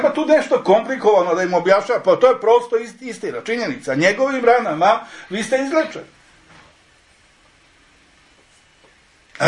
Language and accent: Serbian; United States; Ja sam Amerikanac. Ja sam rođen u Americi.